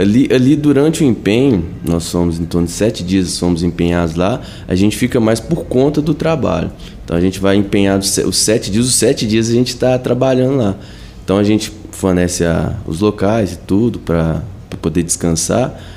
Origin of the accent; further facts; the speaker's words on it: Belo Horizonte, Minas Gerais, Brazil; como eu sou de BH